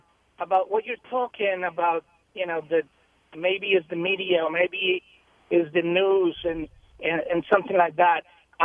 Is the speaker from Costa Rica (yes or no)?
yes; Costa Rica; I'm from Costa Rica also, and I have a dual citizenship.